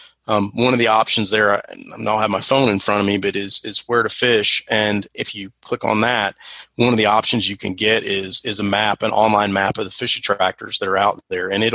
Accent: Raleigh, North Carolina, United States; So growing up, I grew up in Raleigh, North Carolina, surrounded by a couple of impoundments.

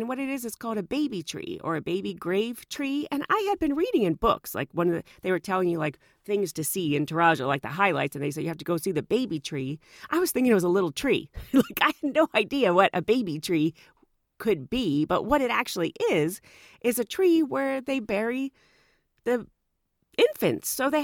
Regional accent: United States; So I started saying I was from America and I got this response.

